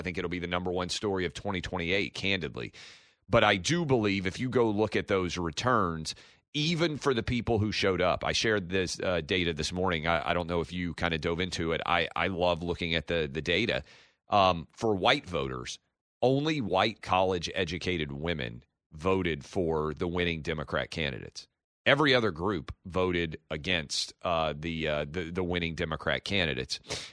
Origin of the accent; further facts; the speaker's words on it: Nashville, Tennessee, United States; we had the one in Nashville a couple of years ago, which is my hometown.